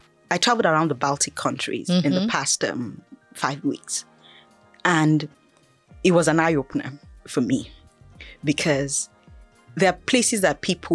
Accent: Akwa Ibom, Nigeria; Akwa Ibom.

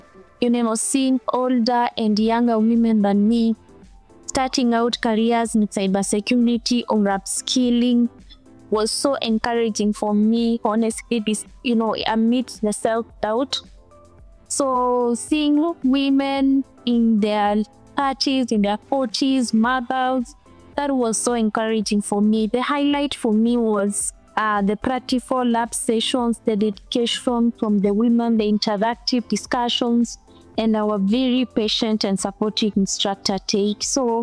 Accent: Kenya; I was born and raised in Kenya.

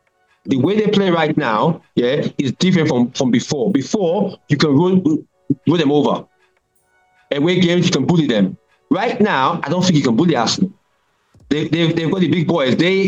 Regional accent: Nigeria; also born or lived in London, United Kingdom; I even though I was born in London, I came to Nigeria. So growing up

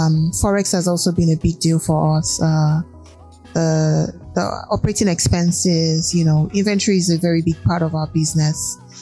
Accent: Nigeria; being the only Nigerian and being a Nigerian woman on that platform.

